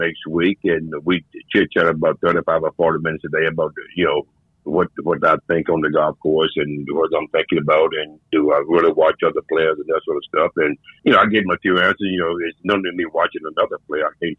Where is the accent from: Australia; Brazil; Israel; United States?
United States; the Carolinas; I was born and raised in the Carolinas, if you guys know.